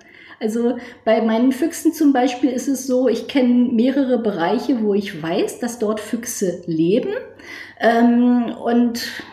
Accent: Berlin, Germany; bin 50 Jahre alt. Ich komme aus Berlin

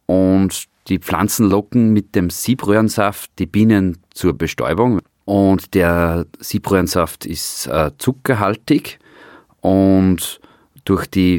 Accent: Oberndorf bei Schwanenstadt, Upper Austria, Austria; Ich komme aus Oberndorf bei Schwanenstadt

